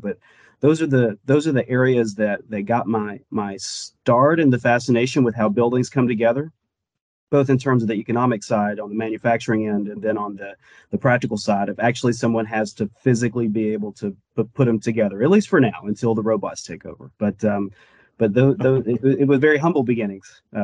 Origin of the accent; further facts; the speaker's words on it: Dalton, Georgia, United States; growing up in and around the Dalton area in the 80s was like sort of like Bart Simpson and Lisa Simpson growing up in Springfield